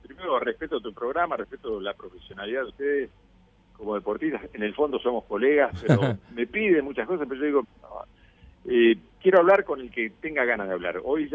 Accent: Uruguay; vengo de un avión que cayó de la montaña, soy uruguayo, ¿no?

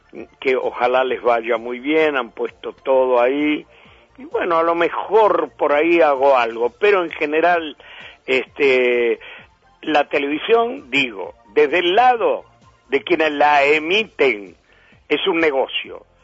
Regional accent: Argentina; Yo me siento un actor argentino, no de Buenos Aires.

